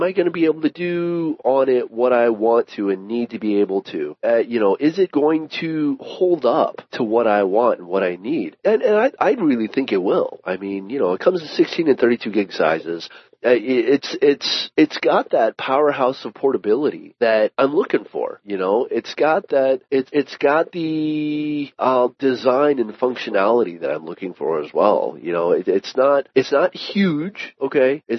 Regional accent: United States; we're the American.

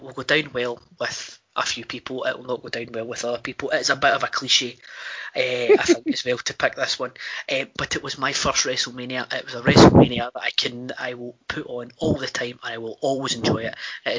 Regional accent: Cumbernauld, Scotland, United Kingdom; because I come from Cumbernauld, I know all the places it's in it.

